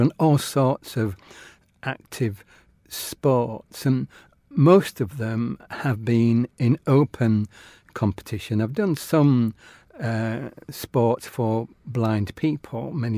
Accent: York, Yorkshire and the Humber, United Kingdom; I've been a sports fanatic growing up in York. I was a York City supporter, York Rugby League supporter, Yorkshire County Cricket Club follower, and horse racing.

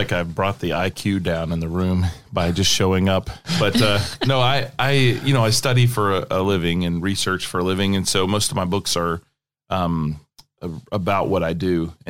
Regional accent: Virginia, United States; born there; originally, I was born in Virginia and I raised all over the United States with my dad being a minister.

